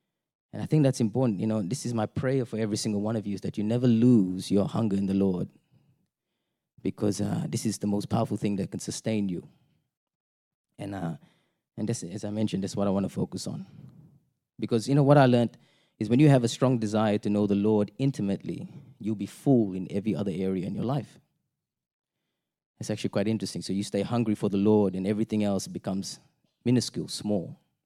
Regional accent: Singapore; I was from Singapore. I didn't know anything about God. Okay, but we lived there. I was a Hindu.

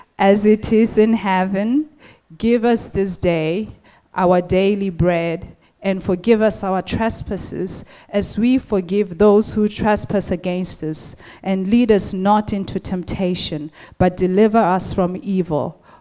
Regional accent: Botswana; So I'm originally from Botswana.

